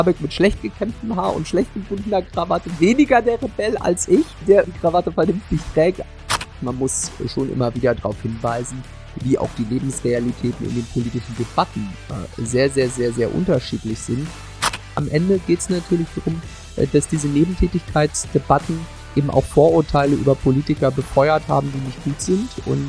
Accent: Ueckermünde, Mecklenburg-Vorpommern, Germany; Und da kommt ja auch das schöne Vorpommern und meine Heimatstadt Ueckermünde unter anderem.

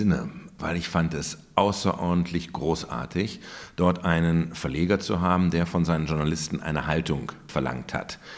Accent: Germany; eine Äquidistanz kann es in diesen Fragen im Nahostkonflikt für uns als Deutsche nicht geben

